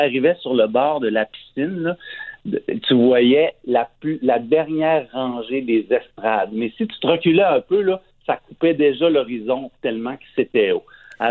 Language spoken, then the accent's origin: French; Quebec, Canada; Je suis un Québécois, mais je suis aussi un Canadien.